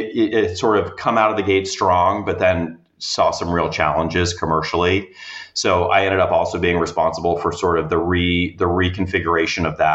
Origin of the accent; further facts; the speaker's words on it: California, United States; I'm from the Bay Area originally. She's from New York. I said, let's go try the Bay Area.